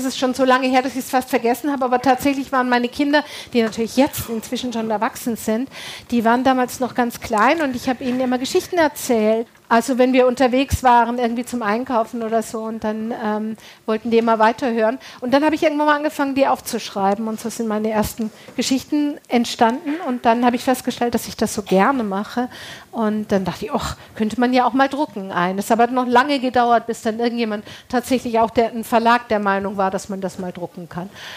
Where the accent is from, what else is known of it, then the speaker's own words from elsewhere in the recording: North Rhine-Westphalia, Germany; In Detroit war das noch viel, viel, viel schlimmer als bei uns im Ruhrgebiet.